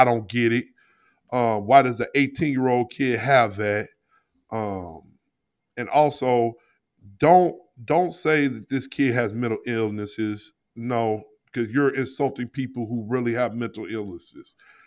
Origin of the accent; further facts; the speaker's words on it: St. Louis, Missouri, United States; You being from Rochester, I'm from St. Louis, but we're all attached to Buffalo because that's our NFL team.